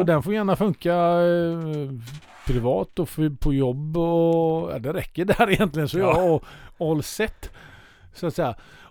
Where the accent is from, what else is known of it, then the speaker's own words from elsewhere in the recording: Sweden; jag är ju svensk.